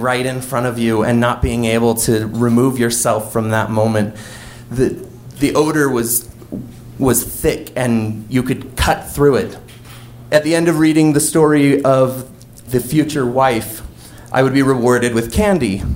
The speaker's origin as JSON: {"language": "English", "region": "Wyoming", "country": "United States", "tie": "born or raised there", "said": "It was quite a drive, 7 hours round trip from my hometown in Wyoming to come and meet with a therapist."}